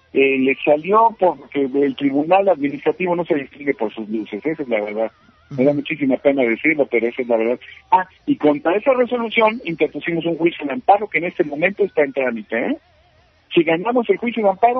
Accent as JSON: {"language": "Spanish", "region": "Mexico City", "country": "Mexico", "said": "no quiero denostar porque yo soy chilango"}